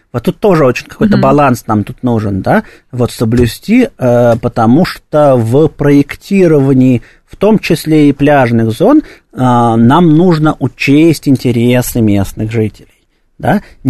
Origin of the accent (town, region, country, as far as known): Moscow, Russia